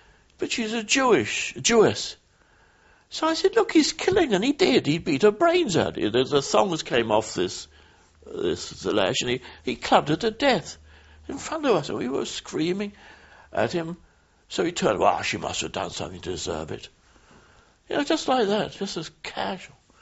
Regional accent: Brighton, South East England, United Kingdom; I was born in Brighton and grew up

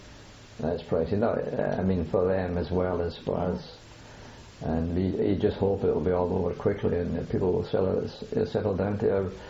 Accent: Scotland, United Kingdom; as a boy, I had a very perhaps a very narrow life in Scotland. I never been outside of Scotland until the war started

